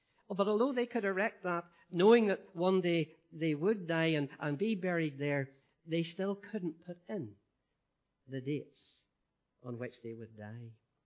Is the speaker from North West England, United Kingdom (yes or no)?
no; Ballymoney, Northern Ireland, United Kingdom; in my hometown of Ballymoney